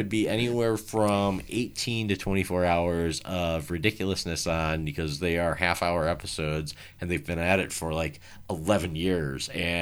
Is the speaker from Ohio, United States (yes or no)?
yes; Cleveland, Ohio, United States; I'm from Cleveland, I grew up while watching the Browns and everything